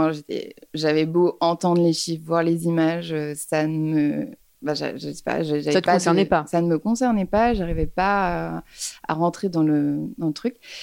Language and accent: French; Paris, Île-de-France, France; Oui, j'ai grandi à Paris. Je suis née à Paris, justement pas très loin d'ici, dans le 17e.